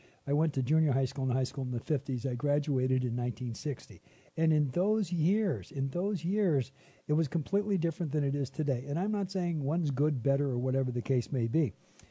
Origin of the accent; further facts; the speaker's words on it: United States; I'm an American from the word go